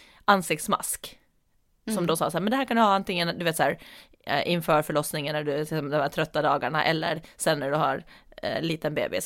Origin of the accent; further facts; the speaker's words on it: Åland, Finland; nu som när jag var hemma på Åland också, där har vi bastu. Hemma, alltså i Finland så har alltså nästan alla, skulle jag säga, har en bastu.